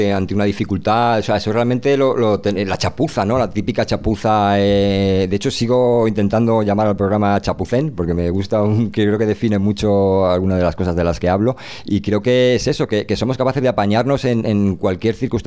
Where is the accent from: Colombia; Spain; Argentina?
Spain; te das cuenta de que curramos muy bien, que realmente aquí el currante español